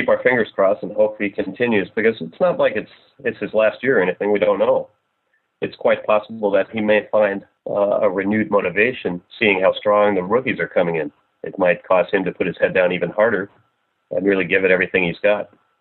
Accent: United States; whoa, hold on here, I'm American.

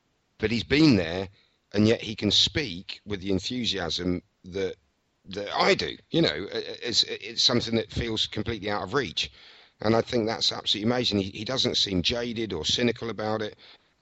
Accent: United Kingdom; And as a Brit, I'm just sad to see

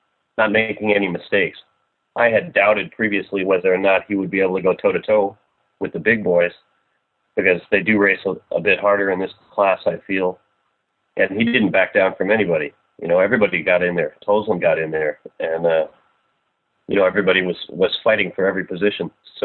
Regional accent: United States; whoa, hold on here, I'm American.

